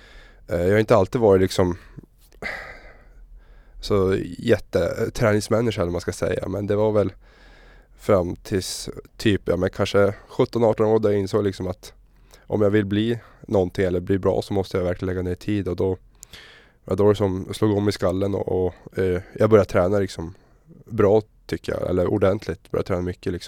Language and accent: Swedish; Luleå, Norrbotten County, Sweden; born or raised there